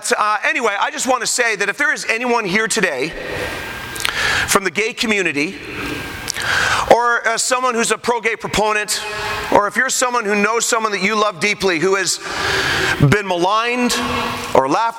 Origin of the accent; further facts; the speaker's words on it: Canada; I'm an evangelist from Canada.